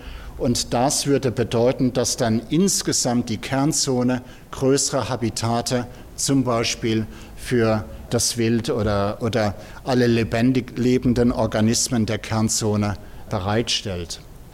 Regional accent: Freiburg, Baden-Württemberg, Germany; Ich bin aus Freiburg, ich bin ein kleiner Lokalpatriot, ich liebe den Schwarzwald.

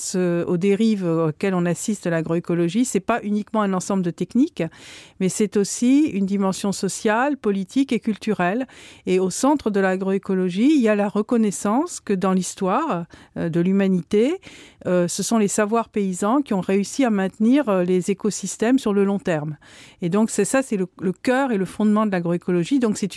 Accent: France; puisque je suis française

